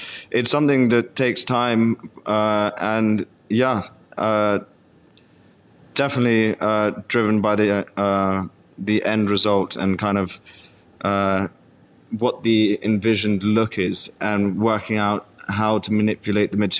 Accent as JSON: {"language": "English", "country": "Hong Kong", "tie": "born or raised there", "also_born_or_lived": "London", "lives_now": "Vietnam", "said": "So I'm an expat kid. I grew up in Hong Kong."}